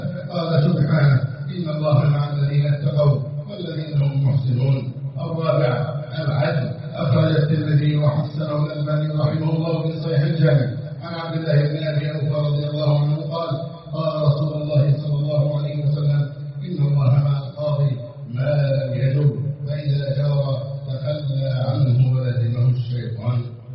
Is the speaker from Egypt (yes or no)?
yes; Egypt; اللهم احفظ بلدنا مصر من الأمانة سخاء ورخاء وسائر بلاد المسلمين.